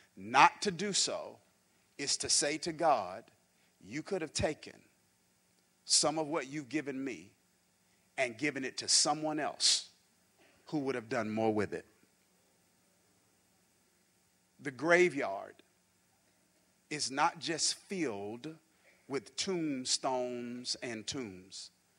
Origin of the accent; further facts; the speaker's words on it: Mississippi, United States; now in New Jersey, United States; born and raised in Mississippi, not too far from here. Went to college in Jackson.